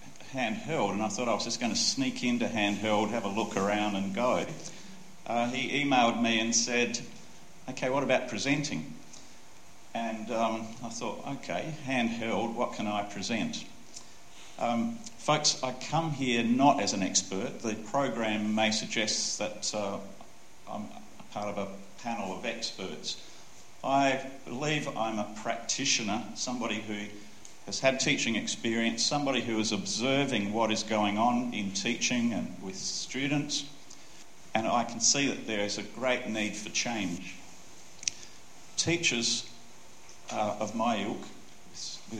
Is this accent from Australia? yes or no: yes; Adelaide, South Australia, Australia; from Adelaide, down south.